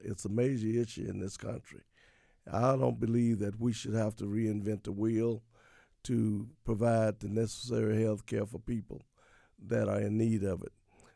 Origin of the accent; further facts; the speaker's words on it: Hearne, Texas, United States; I am from Hearne, Texas.